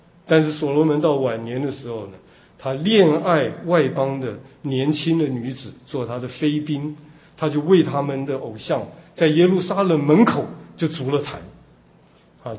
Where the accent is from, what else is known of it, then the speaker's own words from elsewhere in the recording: China; 像我们中国人一样，只要有高山有水有树的地方就有庙。